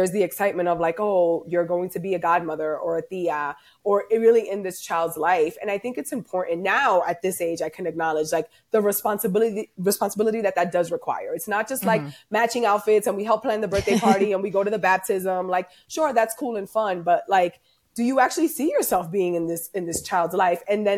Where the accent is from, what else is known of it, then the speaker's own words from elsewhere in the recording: Bronx, New York, United States; Like growing up in the Bronx, having like high school best friends have kids